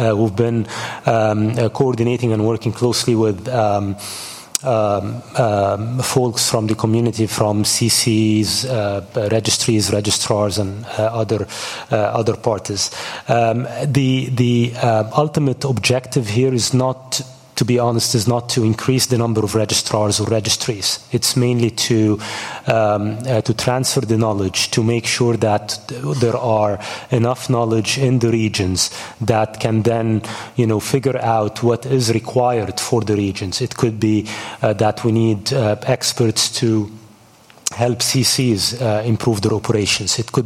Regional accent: Egypt; I come from Egypt and I'm based in Cairo, so I consider myself very much from Africa as well.

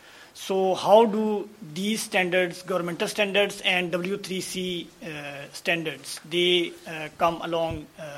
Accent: Pakistan; English is a second language; Do you have any partner organizations from Pakistan particularly or South Asian regions?

